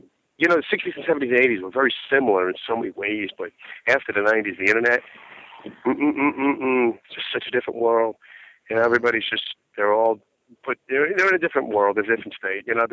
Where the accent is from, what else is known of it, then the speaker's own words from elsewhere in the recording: Brooklyn, New York, United States; from Brooklyn, Porto stuff, my hometown is going to...